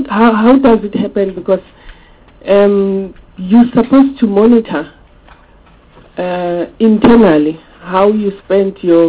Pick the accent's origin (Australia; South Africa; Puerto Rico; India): South Africa; they have cases that they still owe us as the South African people, citizens, that they must bring back our money